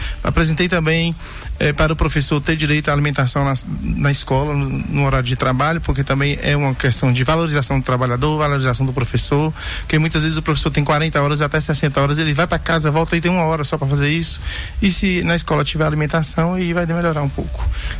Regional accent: Vitória da Conquista, Bahia, Brazil; de fora eu sou de Conquista

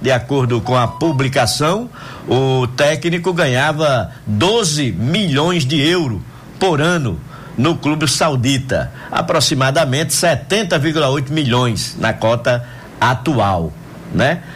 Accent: Brazil; eu tô detalhando o Brasil porque eu sou brasileiro

